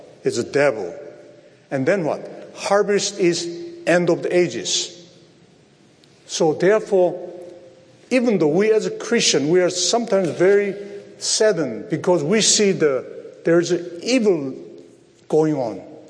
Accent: South Korea; English is a second language; It's my home country, Korea.

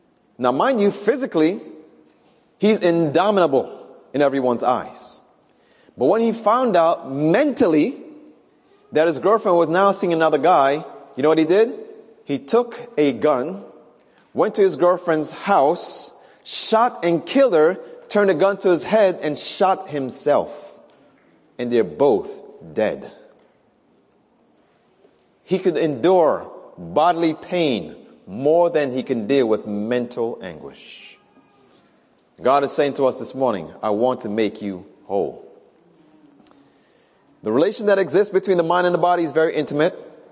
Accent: Far Rockaway, New York, United States; I grew up in Far Rockaway, Queens

